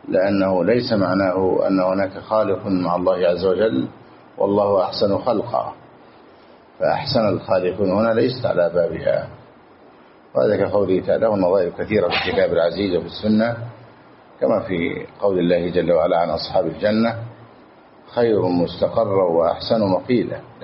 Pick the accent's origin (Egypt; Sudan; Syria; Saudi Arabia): Egypt; حتى عندنا في مصر